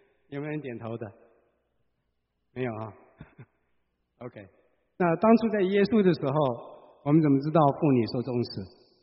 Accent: China; 或者我们中国人有一个说法

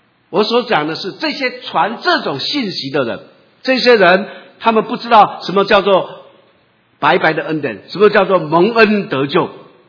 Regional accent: China; 就好像我们中国人，我们信了主之后，我们还是有我们中国人的过生活的方法。

